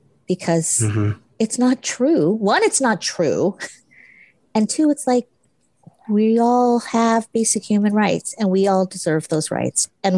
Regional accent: Hawaii, United States; because I come from a very strong culture. I grew up in Hawaii, where Asians mm-hmm. are the majority.

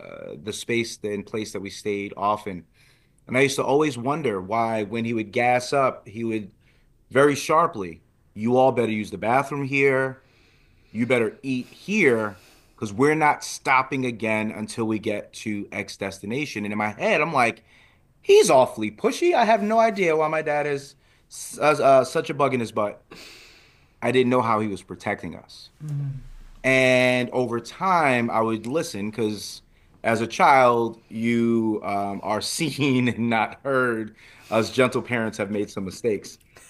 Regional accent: Jersey City, New Jersey, United States; So growing up in Jersey City, New Jersey, with family down in Tifton, Georgia, Southwest Georgia, we lived the handbook for Negro travelers.

